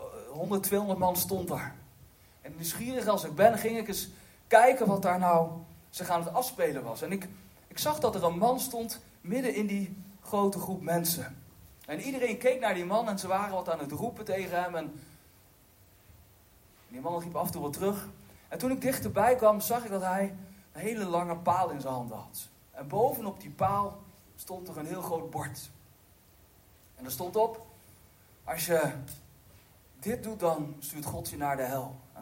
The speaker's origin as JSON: {"language": "Dutch", "region": "Gelderland", "country": "Netherlands", "said": "ik kwam uit de Achterhoek dan."}